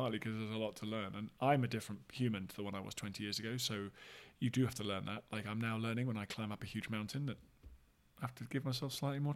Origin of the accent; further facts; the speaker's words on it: London, United Kingdom; growing up in Southwest London, a kind of suburb.